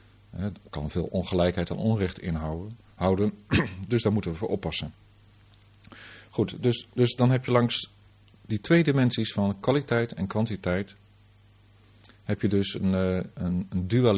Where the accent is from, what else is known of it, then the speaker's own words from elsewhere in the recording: Netherlands; Wij zijn Nederlanders en wij willen werk hebben en wij willen saamhorig zijn.